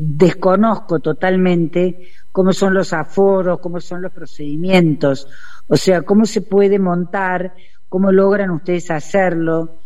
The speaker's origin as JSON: {"language": "Spanish", "region": "Córdoba", "country": "Argentina", "said": "yo soy cordobesa"}